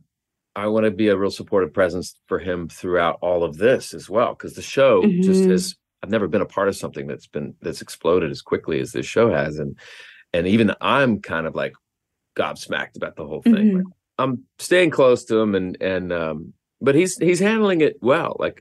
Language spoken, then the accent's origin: English; Oklahoma, United States; I grew up in Oklahoma. You know, my job before and being paid as an actor was mowing lawns for $20 a lawn.